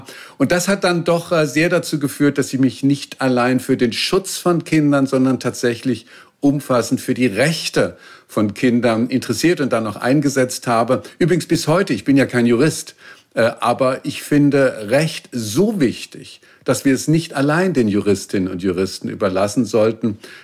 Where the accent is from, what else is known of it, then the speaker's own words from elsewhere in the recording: Baden-Württemberg, Germany; Ich bin in Baden-Württemberg zur Schule gegangen